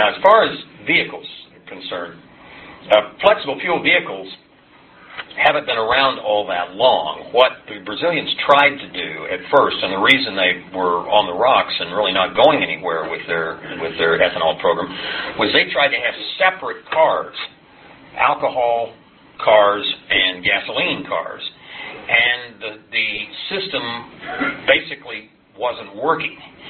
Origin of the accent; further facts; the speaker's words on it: Oklahoma, United States; just the way a hillbilly in my home state of Oklahoma might have used corn stalks and corn stover to burn underneath his still